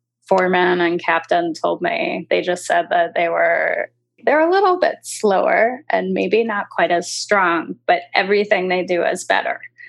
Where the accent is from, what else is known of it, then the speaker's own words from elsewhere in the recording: Los Angeles, California, United States; And yet I grew up in LA. I'm from California.